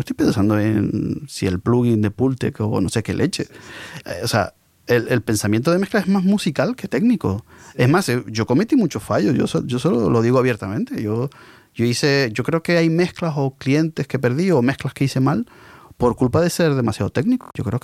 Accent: Canary Islands, Spain; Yo soy de Canarias, de la isla de Tenerife, y mi casa, pues joder, mi abuela cantaba

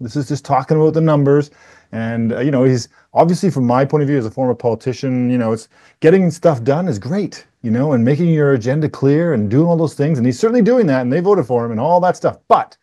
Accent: Canada; I'm very Canadian. We've backpacked in Europe. And if you're Canadian, when you're traveling, you're proudly Canadian.

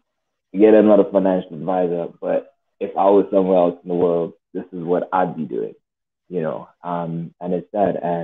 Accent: Zimbabwe; You know, I'm from Zimbabwe, right?

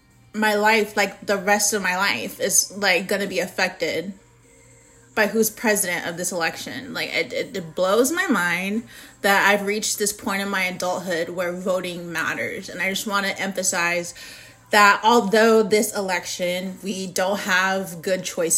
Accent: United States; I am American. I live in the United States. I live in Phoenix, Arizona.

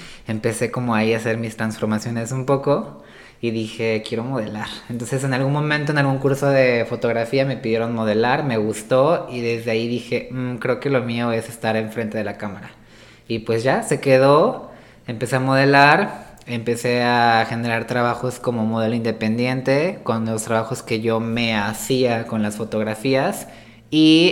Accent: Xalapa, Veracruz, Mexico; born there; now in Coatepec, Mexico; Tengo 28 años, creo que ya lo dije, y pues nada, nací aquí en Jalapa, vivo en Coatepec

